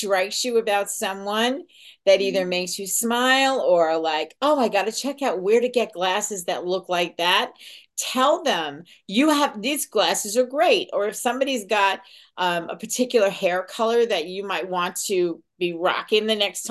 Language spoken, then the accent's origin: English; Long Island, New York, United States; I grew up on Long Island, and this is the Montauk Lighthouse. This is at the end of at the South Fork of Long Island.